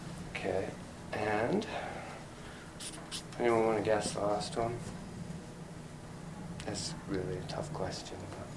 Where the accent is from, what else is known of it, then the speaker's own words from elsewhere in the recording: England, United Kingdom; accent: public school; And I noticed that when I shout, my accent, my public school accent, becomes much stronger, which I don't like.